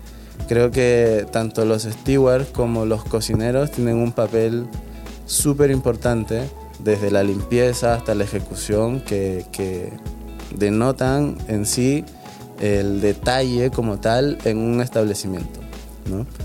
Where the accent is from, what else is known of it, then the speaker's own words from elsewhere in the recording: Lima, Peru; Yo soy del norte de Lima, entonces tenía que mudarme a la capital para poder estudiar una carrera como tal.